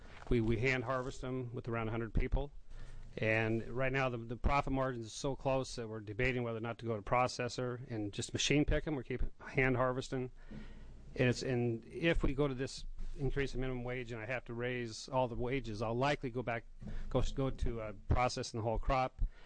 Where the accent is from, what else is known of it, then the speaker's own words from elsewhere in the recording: Hood River, Oregon, United States; I'm a farmer from Hood River, Oregon.